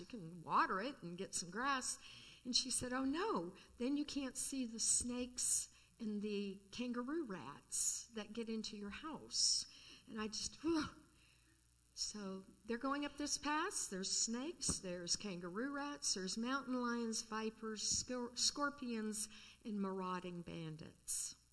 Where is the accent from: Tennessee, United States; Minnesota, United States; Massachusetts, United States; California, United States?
California, United States; Well, I come from California, so I know a lot about desert.